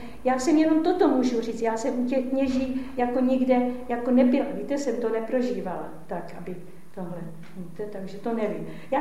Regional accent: Moravia, Czechia; protože jsem byla Praška, i když jsem z Moravy, prosím, jo, že jsem Praška

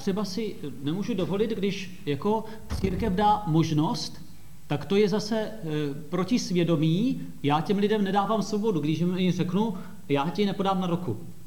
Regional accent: Soběšice, South Moravian Region, Czechia; Já jsem ze Soběšic a na začátku obce je takový mramorový kříž

